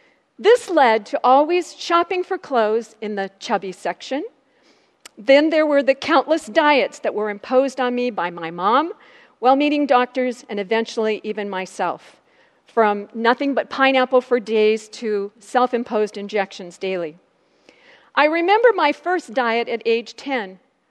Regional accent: Seattle, Washington, United States; born there; I was born in Seattle, the third and last child, go Seahawks, the third and last child of parents who knew and loved the Lord.

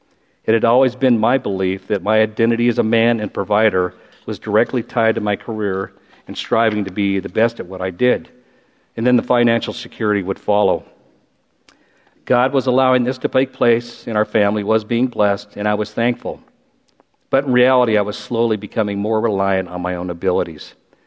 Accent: Long Beach, California, United States; I was born in Long Beach, California, was raised there and spent the majority of my life in that area until the last about 6 years.

